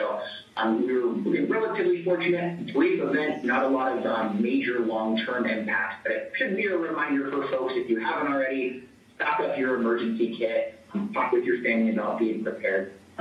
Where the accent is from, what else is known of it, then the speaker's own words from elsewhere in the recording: California, United States; I'm originally from California. I'm not very comfortable driving in that kind of stuff